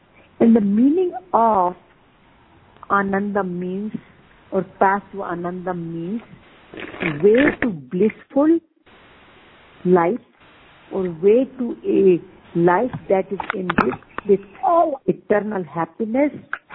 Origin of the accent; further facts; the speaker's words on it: India; now in United States; I am originally from India and have been living in USA for last 43 years.